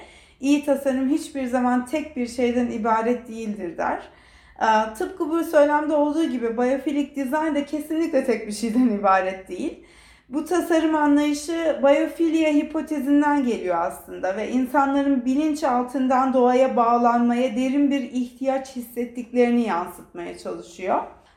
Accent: Ankara, Turkey; now in Australia; Ben mesela Ankara'da büyüdüm. Küçükken bir meyveyi bile dalından kopardığımı hatırlamam. Avustralya'ya geldiğimden beri bu bağı yeniden kurmaya çalışıyorum.

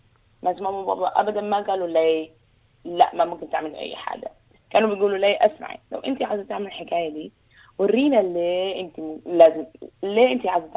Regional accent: Sudan; born there; أنا زولة مسلمة أو أنا زولة اتولدت في السودان

